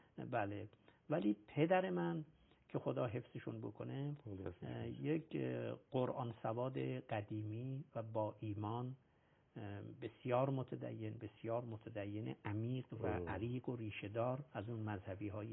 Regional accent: Mazandaran, Iran; now in Qom, Iran; واقع از دوره جوانیمون ساکن قم شدیم و الان خیلی سال هست، منتها اصالتا اهل مازندران هستم.

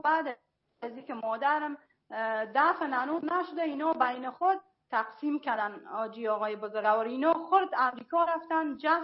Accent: Afghanistan; now in Germany; من از افغانستان بر آمدم آلمان آمدم.

